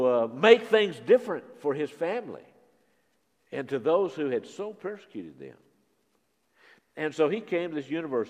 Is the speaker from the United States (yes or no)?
no; India; That's what I've experienced all these years in the village that I grew up in India.